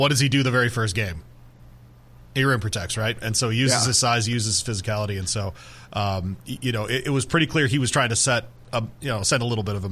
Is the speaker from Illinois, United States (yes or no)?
no; Grand Rapids, Michigan, United States; I grew up in Grand Rapids, Michigan